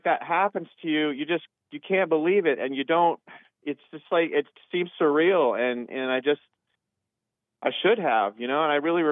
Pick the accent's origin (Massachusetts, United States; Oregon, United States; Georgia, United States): Oregon, United States; Portland; moved away; I'm originally from Portland, so briefly, I don't want to talk about it a lot, but boy, let me tell you, I had to move because it was so bad.